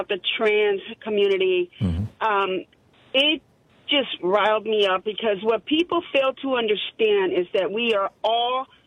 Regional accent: Chicago, Illinois, United States; I'm a Puerto Rican. Born and raised in Chicago, and I had to deal with racism my entire life.

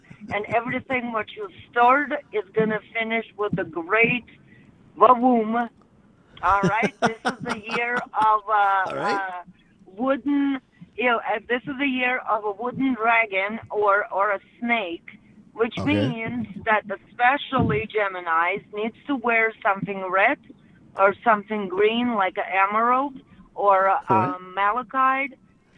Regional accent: Russia

